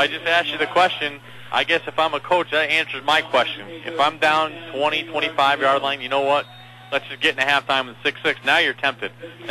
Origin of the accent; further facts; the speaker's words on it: Delhi, New York, United States; I grew up here in Delhi.